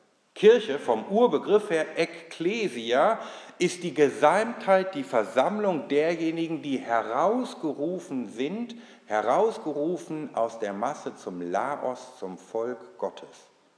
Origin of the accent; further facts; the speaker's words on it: Bielefeld, North Rhine-Westphalia, Germany; In Bielefeld, wo ich herkomme